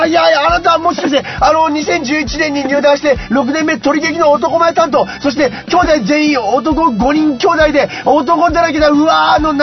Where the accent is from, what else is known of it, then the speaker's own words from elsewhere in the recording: Tokyo, Japan; born there; そもそもね、俺東京生まれでさ、あの全然そういう都会だったから、トンドそもそもやらなかったのね。